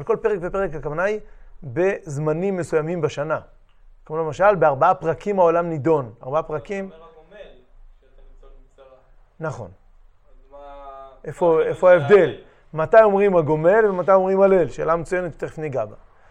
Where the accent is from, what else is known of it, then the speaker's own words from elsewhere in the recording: Nov, Golan Heights, Israel; also born or lived in Ma'alot / Neve Dekalim; אני גדלתי ביישוב דתי לאומי, הברור שאומרים עלה, לא היה בכלל שאלה, גדלתי על זה בתור ילד. מושב נוב ברמת הגולן.